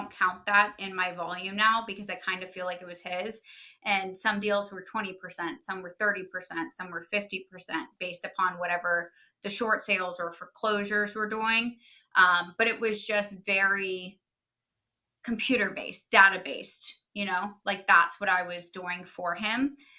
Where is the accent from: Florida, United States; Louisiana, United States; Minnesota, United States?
Florida, United States; Jupiter; I was born and raised in Jupiter, and I love where I live, and I'll never live anywhere else.